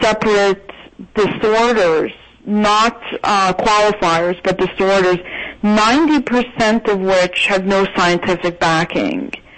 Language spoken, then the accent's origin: English; Toronto, Ontario, Canada; moved away as an adult; also born or lived in Montreal; now in New York, United States; I am Jewish. I was raised Orthodox. I'm from Canada. I was born in Montreal and raised in Toronto until I was 18. And I came to New York when I was 18, and I've been living here ever since. So that's a good solid 20 years.